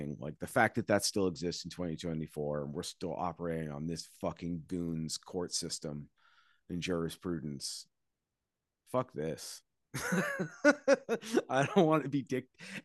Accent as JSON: {"language": "English", "town": "Quincy", "region": "Massachusetts", "country": "United States", "tie": "born or raised there", "said": "I grew up in Quincy, Mass. There's marshes."}